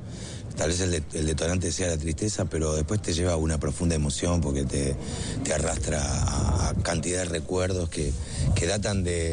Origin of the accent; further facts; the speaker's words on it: Villa Domínico, Buenos Aires Province, Argentina; Yo soy de acá, de Villa Domínico